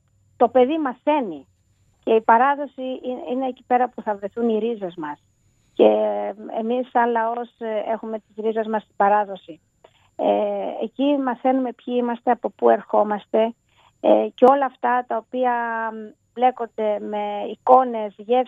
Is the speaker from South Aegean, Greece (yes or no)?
yes; Archangelos, South Aegean, Greece; κατάγομαι από τον Αρχάγγελο, από ένα χωριό που λέγεται Αρχάγγελος της Ρόδου.